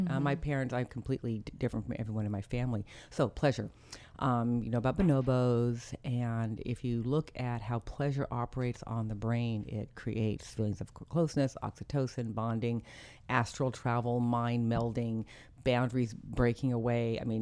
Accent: Berkeley, California, United States; I grew up in Berkeley, California, so it was a rant, was in the air, mm-hmm.

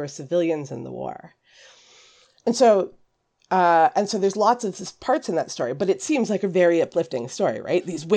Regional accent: Ontario, Canada; since we are both from Ontario, maybe we will do that one day.

